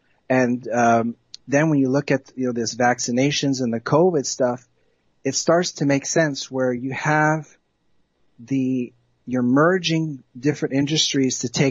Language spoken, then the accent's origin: English; United States; and I grew up in America, I went to high school in America, I was really, really lucky.